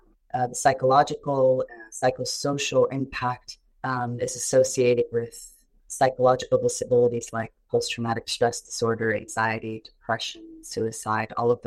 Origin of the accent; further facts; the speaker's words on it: Gaza, Gaza Strip, Palestine; English is a second language; now in Houston, United States; I am a physician, American-Palestinian physician from Houston, Texas. I am from Gaza. My family, my father was born of Honduras, and my mother was born in the city of Gaza.